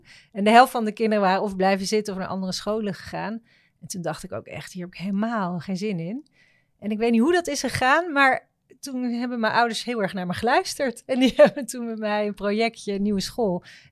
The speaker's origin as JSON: {"language": "Dutch", "town": "Abcoude", "region": "Utrecht", "country": "Netherlands", "tie": "born there", "said": "Een eetcafé in Apkoude, waar ik ben opgegroeid."}